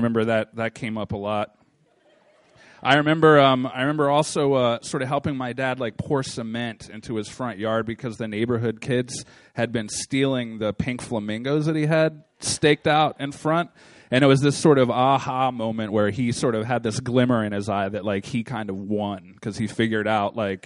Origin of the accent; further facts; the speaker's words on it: Baltimore, Maryland, United States; So I'm a Baltimore native, born and bred in Charles Village. I'm the only child of an interracial marriage. My mother's African American, and my father was